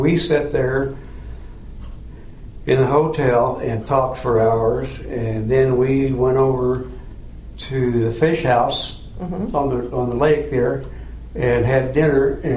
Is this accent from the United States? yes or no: yes; Raytown, Missouri, United States; I grew up in Raytown. My dad was an electrician. My mother was a housewife.